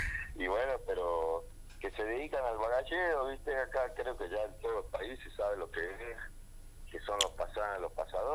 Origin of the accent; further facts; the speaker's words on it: Orán, Salta, Argentina; Todos somos de acá de Orán.